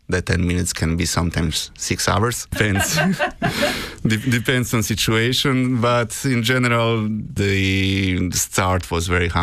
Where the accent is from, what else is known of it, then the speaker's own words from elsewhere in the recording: Croatia; moved away as an adult; now in Killarney, Ireland; I'm originally from Croatia, but I moved here in Killarney in 2015.